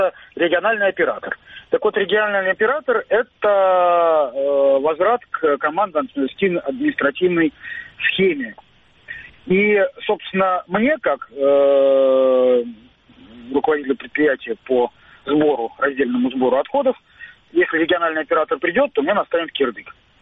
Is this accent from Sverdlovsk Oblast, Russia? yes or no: no; Saint Petersburg, Russia; Знаете, у нас, я из Санкт-Петербурга, нам очень повезло